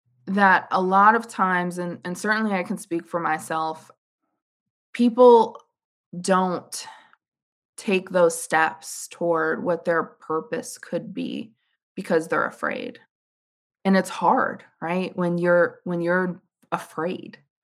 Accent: Northeast, United States; growing up in the Northeast, I would always address people as guys, right?

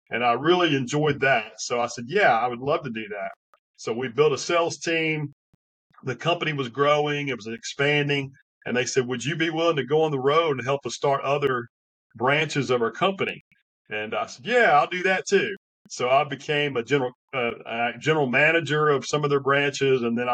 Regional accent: Knoxville, Tennessee, United States; You probably can't tell by my accent, but I'm originally from the Knoxville, Tennessee area, and they don't have a lot of hail there.

